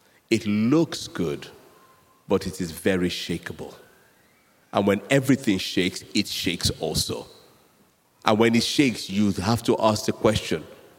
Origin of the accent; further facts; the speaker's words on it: Nigeria; I grew up in Nigeria